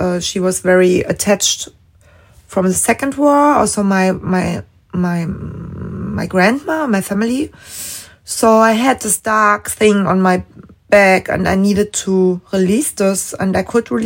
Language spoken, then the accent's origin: English; Lichtenrade, Berlin, Germany; English is a second language; I was growing up in Lichtenrade. It's more living area, it's not in the center. So I didn't have the center life. It was like more living area, forest.